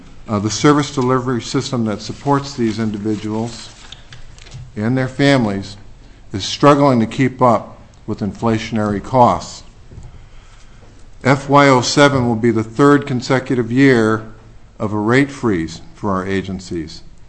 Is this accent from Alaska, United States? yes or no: yes; Wasilla, Alaska, United States; I'm from Wasilla, Alaska.